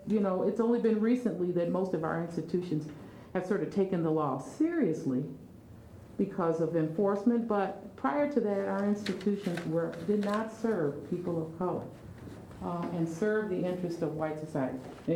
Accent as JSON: {"language": "English", "town": "Battle Creek", "region": "Michigan", "country": "United States", "tie": "born or raised there", "moved": "yes", "said": "When I grew up in Battle Creek, Michigan, and I went to the train station as an adult, and I had moved away at that point"}